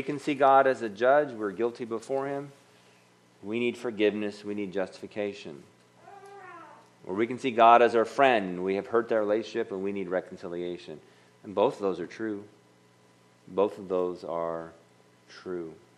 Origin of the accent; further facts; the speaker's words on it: Pittsburgh, Pennsylvania, United States; Or I'm from Pittsburgh, we call it the Yinzer Bible app.